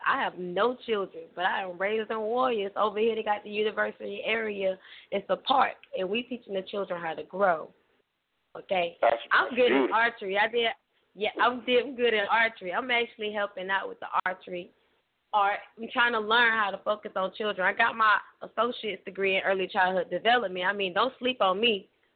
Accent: Florida, United States; I know, but I'm saying because I'm from Florida and I'm in Florida.

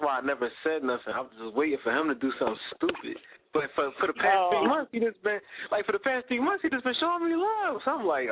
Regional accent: Philadelphia, Pennsylvania, United States; But I'm sitting there to myself like, man, I'm from South Philly. I do what the fuck I want.

